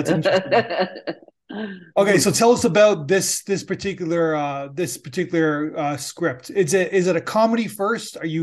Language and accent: English; Toronto, Ontario, Canada; I live in, I'm from the Toronto area